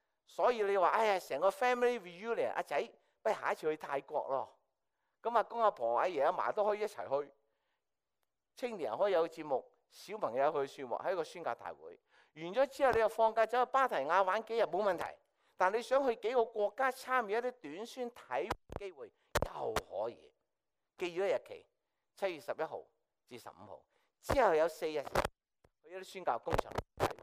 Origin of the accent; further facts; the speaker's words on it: Hong Kong; 我哋香港人中意睇波，赶住翻去睇上半场 miss 唔紧要，最紧要睇下半场系咪啊？